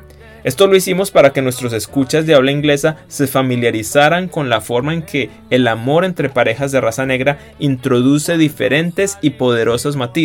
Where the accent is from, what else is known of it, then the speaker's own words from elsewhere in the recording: Colombia; Durante mi niñez en Colombia, noté que las canciones que se bailaban en las fiestas